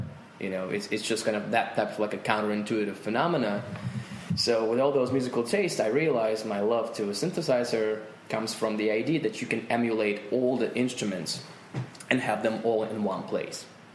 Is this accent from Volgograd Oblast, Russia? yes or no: yes; Volgograd, Volgograd Oblast, Russia; English is a second language; I'm from Volgograd.